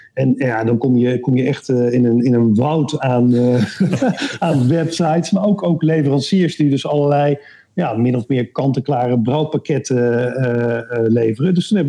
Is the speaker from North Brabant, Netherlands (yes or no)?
yes; Bergen op Zoom, North Brabant, Netherlands; Ik ben geboren en getogen in Berg op Zoom. En vlakbij de Belgische grens.